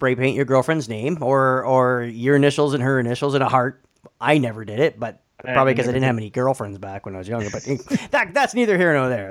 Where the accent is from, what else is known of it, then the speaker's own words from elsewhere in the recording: Sudbury, Ontario, Canada; where we grew up in Sudbury, Ontario, we grew up in a suburb north of Sudbury.